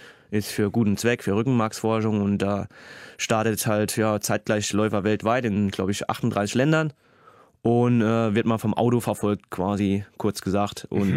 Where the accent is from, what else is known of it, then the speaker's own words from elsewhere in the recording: Saarland, Germany; moved away; also born or lived in Munich / London; Ja, ich habe auch ein Jahr in London gewohnt. Also ich war ich komme ja aus dem Saarland und von Saarland bin ich nach München gezogen, von München nach London.